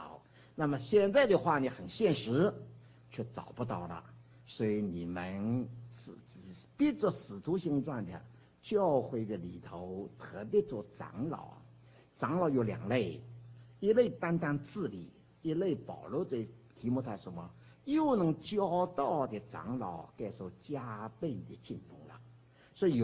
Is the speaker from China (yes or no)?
yes; China; 哦，我们中国人以前有个的印象呢，传道是越穷越属灵。